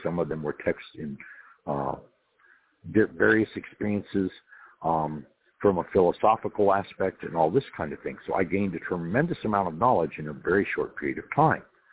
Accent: Santa Monica, California, United States; I am originally from California, and that is where I grew up. I was born in Santa Monica back in the 50s, and so I am currently 65.

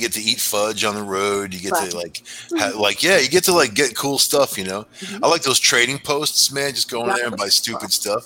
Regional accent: New York, United States; So, right now, I'm a New Yorker.

